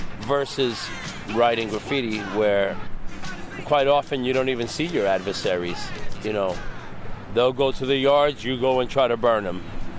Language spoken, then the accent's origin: English; New York, United States; I might battle someone from another borough and I'm from Spanish Harlem there, let's say from, you know, the Bronx or Brooklyn. And so for me, it would be like Manhattan is representing, you know.